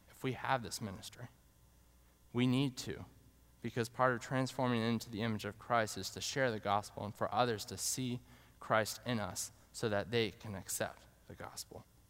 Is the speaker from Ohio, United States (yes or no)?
no; New Hampshire, United States; Now, I grew up in New Hampshire, and so in the hot summer times, when it reached about 65 degrees, we would all be coming back in sweating